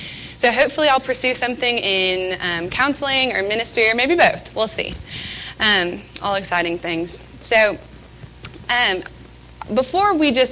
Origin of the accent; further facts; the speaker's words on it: Ozark, Missouri, United States; I am from Ozark, Missouri. I am a senior here at Harding University